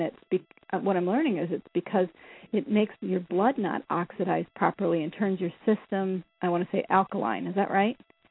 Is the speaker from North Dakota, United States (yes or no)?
no; Iowa, United States; I'm from Iowa, man. We grew up right by the Hostess factories.